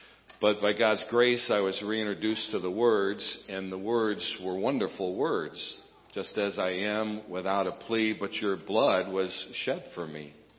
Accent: Chicago, Illinois, United States; As a kid growing up in Chicago, I have many fond memories of church life, the old church, Marquette Manor Baptist Church in Chicago.

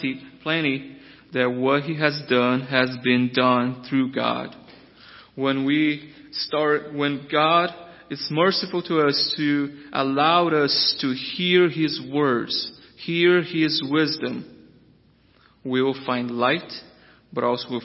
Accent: Brazil; And as I was growing up in Brazil, my mom would always told me, do not run with this crowd.

